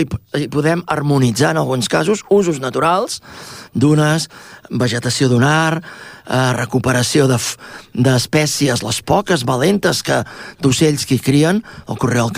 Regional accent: Catalonia, Spain; Els que hi som del Maresme, per exemple, no només el Maresme, però el Maresme és molt clar.

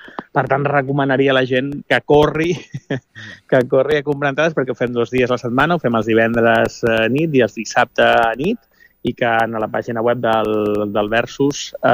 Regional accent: Barcelona, Catalonia, Spain; jo recordo com a barceloní i urbanita

